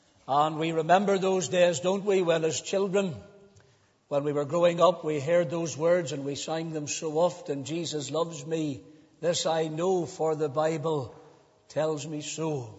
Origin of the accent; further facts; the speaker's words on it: Cookstown, Northern Ireland, United Kingdom; in my estate where I was brought up in Cookstown.